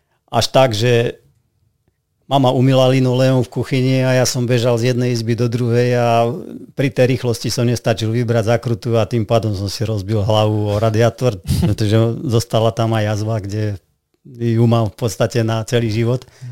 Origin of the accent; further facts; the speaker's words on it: Martin, Žilina Region, Slovakia; Ja som rodený Martinčan, áno.